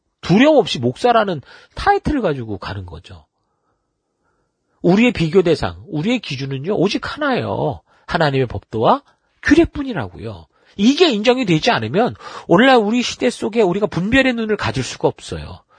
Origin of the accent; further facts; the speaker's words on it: South Korea; 이 유행이 한국 사람으로서 우리가 이 땅을 살아가며 혜택을 보는 것도 있지만